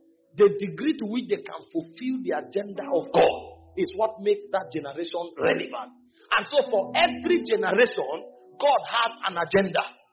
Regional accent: Benue, Nigeria; It came from Ekiti. I came from Benue.

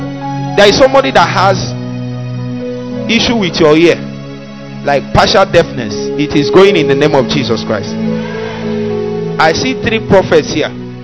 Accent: Onitsha, Anambra, Nigeria; I grew up around Onitsha those days

